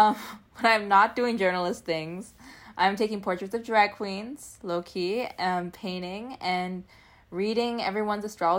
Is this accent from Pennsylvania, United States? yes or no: no; Seattle, Washington, United States; Well, the distant land of the Emerald City, Seattle, yes. it really is an isolated place, but during my lifetime, it's grown into a really big and relevant city in the United States.